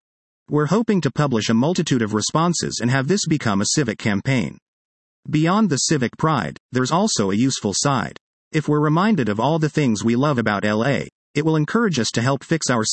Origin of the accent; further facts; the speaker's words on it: Casablanca, Casablanca-Settat, Morocco; When I think of growing up in Casablanca, I have these distinct memories that I can't shake.